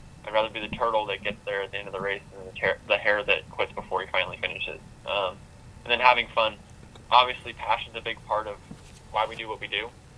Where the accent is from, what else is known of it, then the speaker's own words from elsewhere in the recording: Idaho, United States; now in Indianapolis, United States; You know, I grew up in Idaho, and so I definitely have a little bit of a country phase in me.